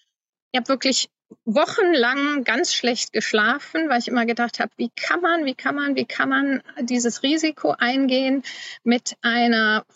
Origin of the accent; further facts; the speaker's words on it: Stolberg, North Rhine-Westphalia, Germany; Ich komme aus der Stadt Stolberg, wo die Firma Grünenthal ihren Sitz hat und die ja damals Contergan hergestellt hat.